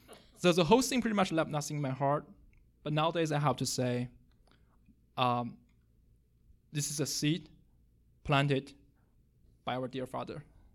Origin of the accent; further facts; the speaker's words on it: China; moved away as an adult; now in United States; I was raised in China and have lived there for 20 years. My parents are both non-Christian